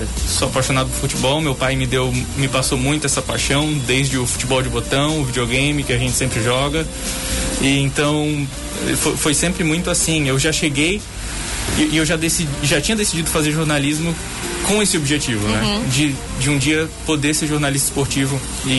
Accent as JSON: {"language": "Portuguese", "town": "São José", "region": "Santa Catarina", "country": "Brazil", "tie": "born or raised there", "also_born_or_lived": "Florianópolis", "said": "eu nasci em Florianópolis, né? Fui criado em São José, morei até lá aos 18 anos, depois voltei para Florianópolis. É tudo muito perto ali, né? Cidades juntas. E vim para cá em 2017 para trabalhar no Jornal Município"}